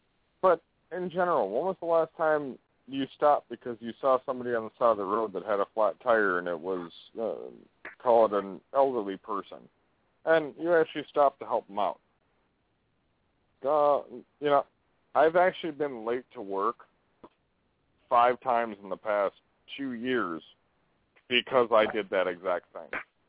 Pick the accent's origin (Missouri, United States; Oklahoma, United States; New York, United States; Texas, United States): Texas, United States; Houston; it may be a Southern thing because I grew up in Houston.